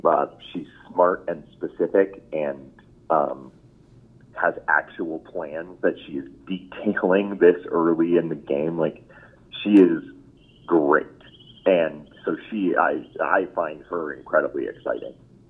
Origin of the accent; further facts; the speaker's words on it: Maine, United States; Like Senator Collins from my home state, she absolutely sucks.